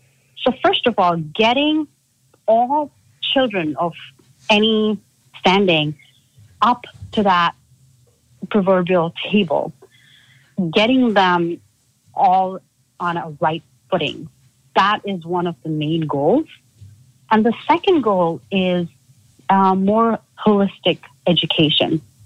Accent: India; now in United States; No. So I actually grew up in India.

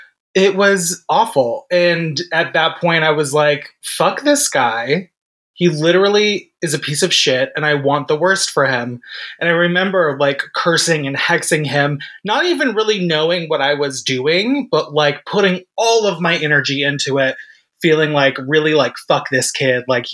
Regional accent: Florida, United States; And then, of course, being, like, queer and young, growing up in Florida, I was super in love with this kid in high school

